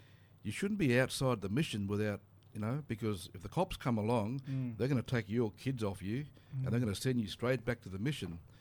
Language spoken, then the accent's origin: English; Cairns, Queensland, Australia; I was born and raised in Cairns, but my mob come from the Savannah country out towards southwest, going out to the Gulf. So that's Uruman.